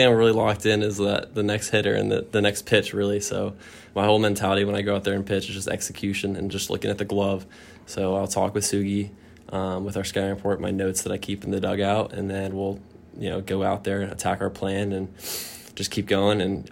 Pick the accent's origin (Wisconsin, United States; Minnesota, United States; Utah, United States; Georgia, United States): Georgia, United States; Atlanta; being a hometown team, you know, as we grew up in Atlanta